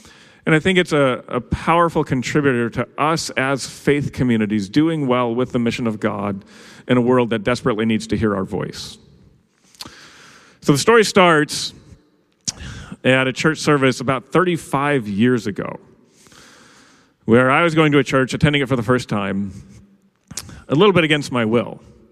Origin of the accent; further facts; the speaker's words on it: Holland, Michigan, United States; So I grew up Dutch. I grew up in Holland, Michigan.